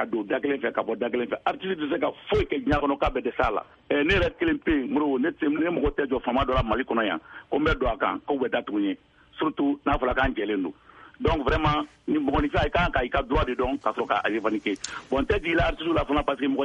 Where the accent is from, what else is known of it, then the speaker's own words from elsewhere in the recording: Mali; Vraiment, au dernier cas, je suis malien, je suis malien.